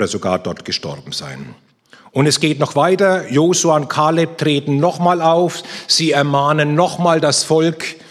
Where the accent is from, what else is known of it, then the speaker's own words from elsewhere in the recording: Bavaria, Germany; accent: Franconian; ich komme ja aus Franken, wie ihr hört an meinem Zungenschlag